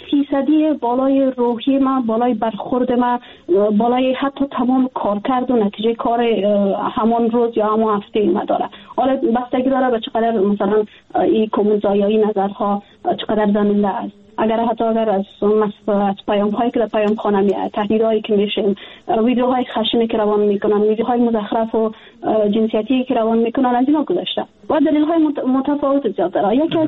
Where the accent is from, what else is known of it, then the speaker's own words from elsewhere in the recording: Afghanistan; moved away; جدا از اینکه وطنم است، خانواده ام هست، دوستایم هستن، من در افغانستان بزرگ شدیم، تحصیل کردیم، کار کردیم